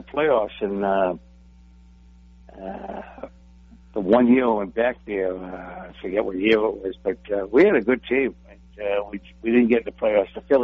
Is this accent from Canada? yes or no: no; Boston, Massachusetts, United States; I mean, I'm from the East.